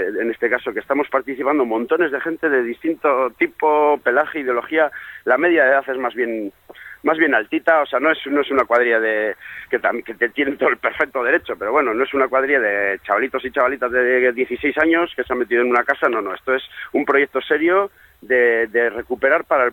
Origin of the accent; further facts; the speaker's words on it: Sestao, Basque Country, Spain; yo además es que soy de Sestao y he participado en eso desde el principio